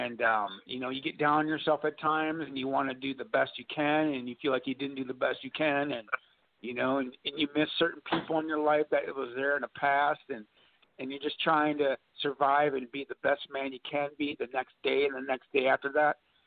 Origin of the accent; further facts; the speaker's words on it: Minnesota, United States; And I come from 612, man, which, if you know where that is, man, that's like the heart of the Midland, man